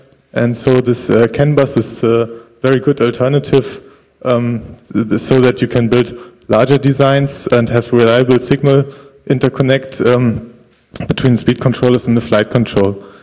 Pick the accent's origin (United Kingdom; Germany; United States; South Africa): Germany; Berlin; English is a second language; I'm from Berlin, Germany here.